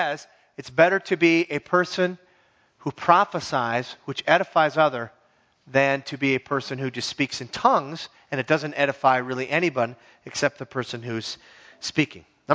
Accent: Minnesota, United States; I know I'm from the Iron Range.

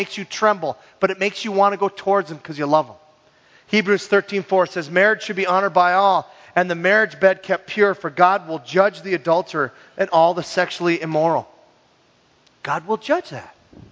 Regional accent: Minnesota, United States; I was raised in the Iron Range.

